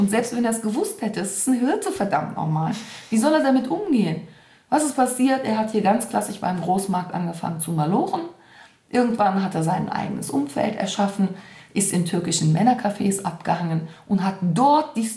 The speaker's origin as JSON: {"language": "German", "town": "Cologne", "region": "North Rhine-Westphalia", "country": "Germany", "tie": "born or raised there", "said": "ich bin hier in Zollstock groß geworden."}